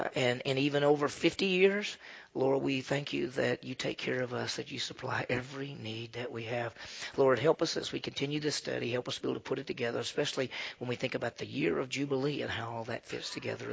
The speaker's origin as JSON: {"language": "English", "region": "Mississippi", "country": "United States", "tie": "born or raised there", "said": "I mean, I grew up in Mississippi, and I grew up in a town, so I'm not a farmer or any"}